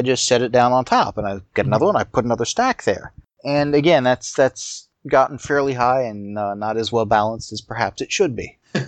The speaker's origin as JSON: {"language": "English", "town": "San Diego", "region": "California", "country": "United States", "tie": "born or raised there", "said": "Growing up in San Diego, this would have been a huge risk."}